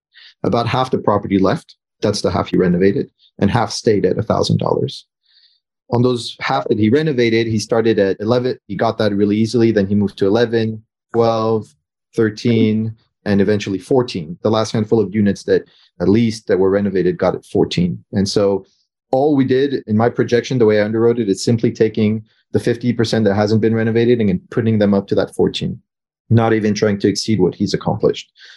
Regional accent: France; now in Los Angeles, United States; I'm from France and I live most of the time now in LA.

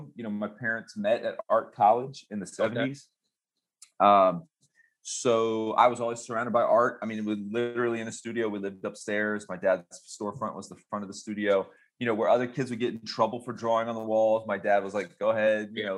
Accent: Tampa, Florida, United States; but it's not like there was a graffiti scene growing up in Tampa in the 80s.

